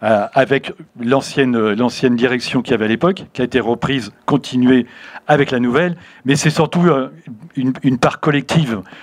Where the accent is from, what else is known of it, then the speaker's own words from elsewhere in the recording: Évreux, Normandy, France; moi qui sors d'un... je suis issu quand même de Nétreville, j'ai grandi là, dans un quartier.